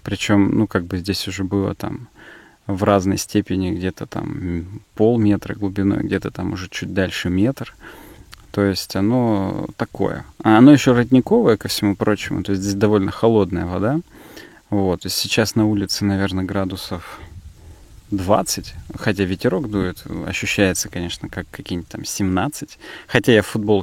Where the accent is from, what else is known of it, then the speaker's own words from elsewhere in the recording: Ural, Russia; так я же с Урала